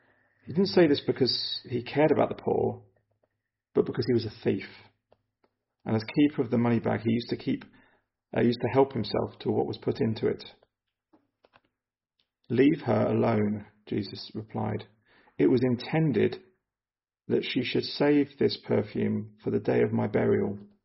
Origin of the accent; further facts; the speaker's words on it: South East England, United Kingdom; So I come from Buckinghamshire, South Buckinghamshire, and I wasn't brought up in a Christian family at all, actually.